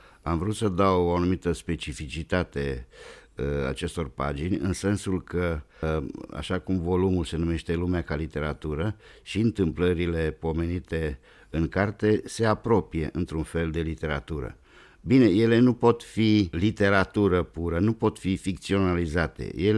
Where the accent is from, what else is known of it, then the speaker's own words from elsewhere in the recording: Maramureș County, Romania; La un moment dat în satul meu din Maramureș a venit o trupă de circari